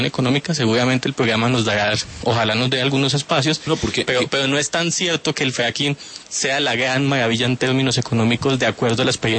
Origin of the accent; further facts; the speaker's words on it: San Martín, Cesar, Colombia; Yo particularmente soy de San Martín Cesado.